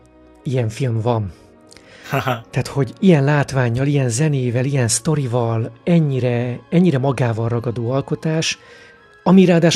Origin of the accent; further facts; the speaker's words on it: Oroszlány, Komárom-Esztergom, Hungary; beültem 97. szeptemberében Oroszlányon, ahol felnőttem